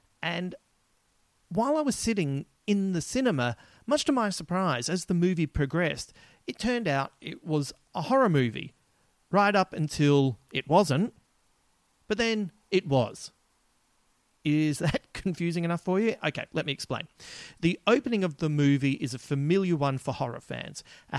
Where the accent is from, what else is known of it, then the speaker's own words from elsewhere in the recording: Adelaide, South Australia, Australia; accent: Adelaide; Oh God, my Adelaide accent really kicked in then.